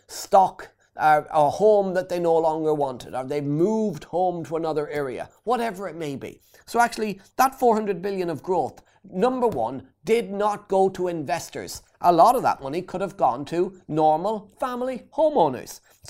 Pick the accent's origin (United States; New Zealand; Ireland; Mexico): Ireland; 33 years, my favourite number being an Irish guy.